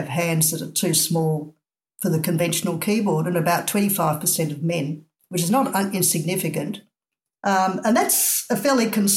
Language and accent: English; Melbourne, Victoria, Australia; from Melbourne, Australia.